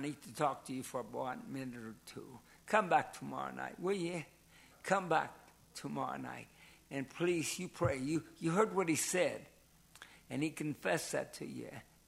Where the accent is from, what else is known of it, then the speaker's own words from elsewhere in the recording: Campbell's Creek, West Virginia, United States; I come from Campbell's Creek. That's where my wife's from.